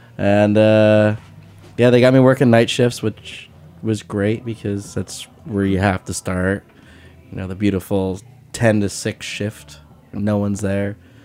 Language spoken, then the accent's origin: English; New York, United States; I know exactly where that is because I grew up, you know